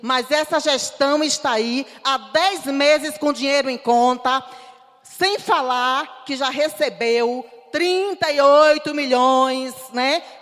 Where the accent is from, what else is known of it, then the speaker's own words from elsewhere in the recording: Northeast Region, Brazil; eu sou uma nordestina cabra macho, uma nordestina de coragem, de garra